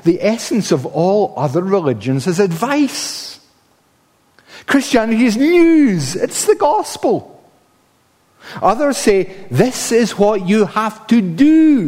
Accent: Paisley, Scotland, United Kingdom; When I was growing up, I grew up in Paisley.

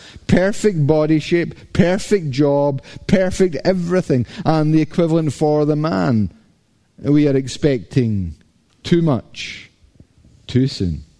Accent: Scotland, United Kingdom; Maybe it's because I'm Scottish

